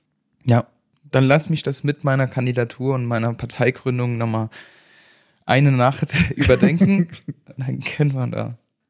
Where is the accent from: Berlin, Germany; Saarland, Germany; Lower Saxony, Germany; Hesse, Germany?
Saarland, Germany; Wäre ich ein Bayer vielleicht, aber so als Saarländer, nee.